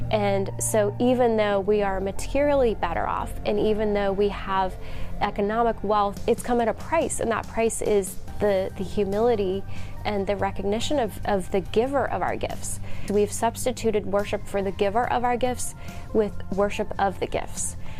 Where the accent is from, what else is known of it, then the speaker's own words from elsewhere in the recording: United States; I say I'm from America here in the US because I'm from so many different places. Growing up in a motorhome, but also in houses, in sheds and tents